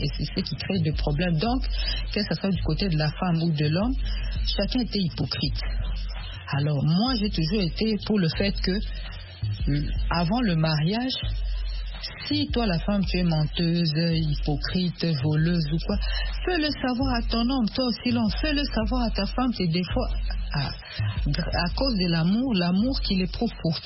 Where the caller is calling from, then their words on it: DR Congo; Bon, ici chez nous, en Afrique, particulièrement en RDC